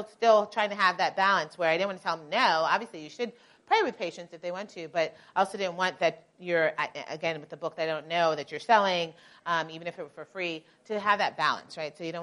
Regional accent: New York, United States

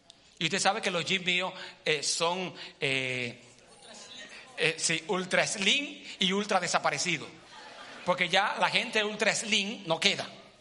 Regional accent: Dominican Republic; en mi país, República Dominicana, se hace negocios con la frontera que es Haití

